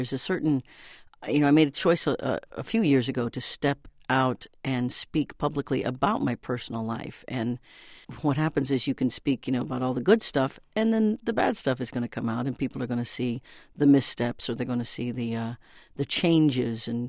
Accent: Midwest, United States; I grew up in the Midwest and had those dreams.

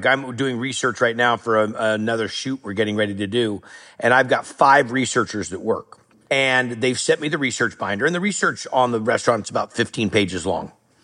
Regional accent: California, United States; I'm a cook. I'm a dude from Northern California.

